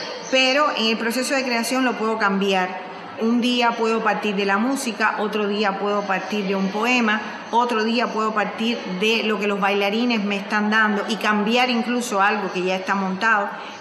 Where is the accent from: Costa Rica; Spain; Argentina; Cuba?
Cuba; Y todo eso es un gran melange que nos ha bañado a nosotros como cubanos.